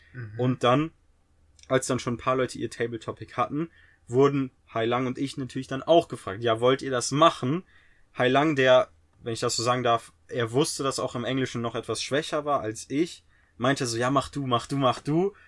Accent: Germany; ich war ein Deutscher, in einem Keller, in einem Hotel mit nur Engländern

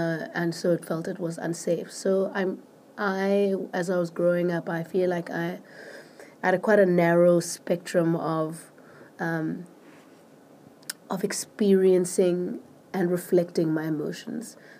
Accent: Port Elizabeth, Eastern Cape, South Africa; I came from Port Elizabeth, from PE

